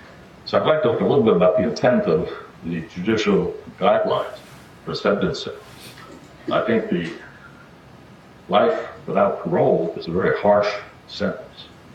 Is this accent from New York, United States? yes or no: yes; Bronx, New York, United States; I would have to say my background, I grew up in the Bronx, went to the public school system.